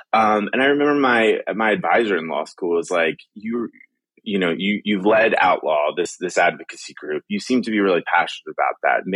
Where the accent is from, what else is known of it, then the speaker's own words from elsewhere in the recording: Lewisburg, West Virginia, United States; I grew up in West Virginia, a little town called Lewisburg.